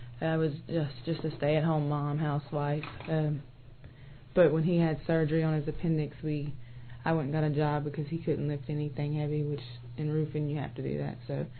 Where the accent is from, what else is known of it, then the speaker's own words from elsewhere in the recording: Sulphur, Louisiana, United States; We're from Sulphur, Louisiana, a small town past about 15 minutes past Lake Charles.